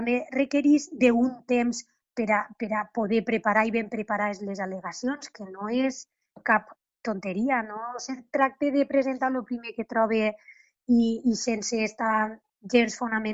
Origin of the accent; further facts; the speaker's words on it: Valencian Community, Spain; realment crec que Torre la Sal és un emblema de moltes coses i és una meravella, no perquè estigui al meu poble